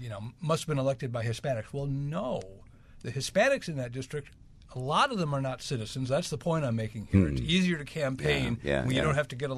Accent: Cleveland, Ohio, United States; moved away; I am from Cleveland.

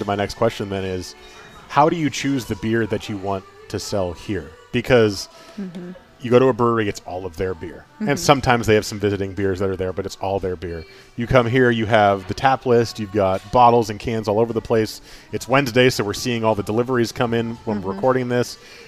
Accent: New Jersey, United States; moved away; because I came from New Jersey too. I moved in 2011

